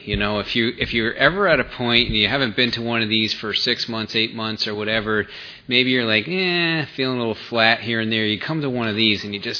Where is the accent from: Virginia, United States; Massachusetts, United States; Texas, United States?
Massachusetts, United States; And but I hail from Massachusetts.